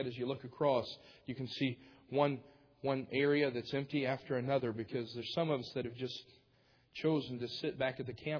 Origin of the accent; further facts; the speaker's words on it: the South, United States; I'm from the South. I can't call you by the first name.